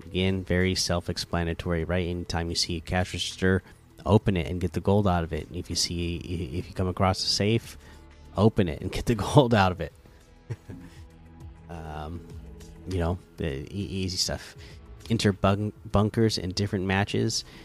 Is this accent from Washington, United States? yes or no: yes; Seattle, Washington, United States; You know, I'm from Seattle, so you know we do a lot of that.